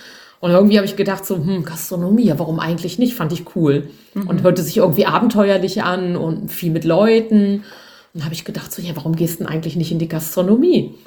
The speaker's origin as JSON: {"language": "German", "town": "Seesen", "region": "Lower Saxony", "country": "Germany", "tie": "born there", "said": "Ja, ich komme ja gebürtig aus Seesen am Harz, kulinarisches Brachland in den 80er Jahren."}